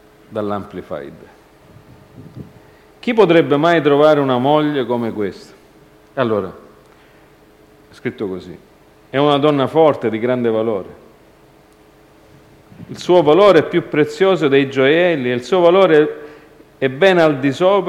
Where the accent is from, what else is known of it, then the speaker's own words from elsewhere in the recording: Canada; Io ho vissuto, io sono cresciuto in Canada. I miei genitori piangevano giorno e notte, tutti i giorni, per aver lasciato la propria terra.